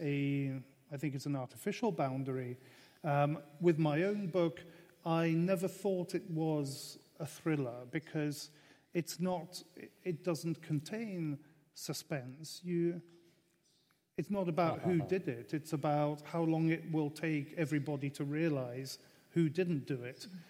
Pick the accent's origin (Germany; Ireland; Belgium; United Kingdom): Belgium; first language French; English is a second language; I was brought up in Belgium. I was brought up speaking French